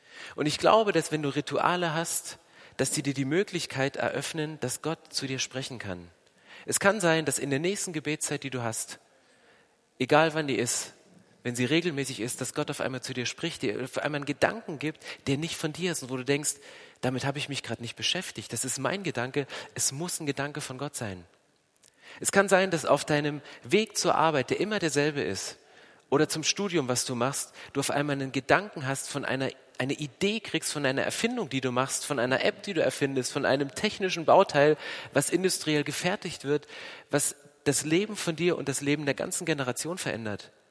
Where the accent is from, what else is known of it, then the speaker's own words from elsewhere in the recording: eastern Germany, Germany; Also ich bin im Osten groß geworden und wir haben dann Badeofen angeheizt.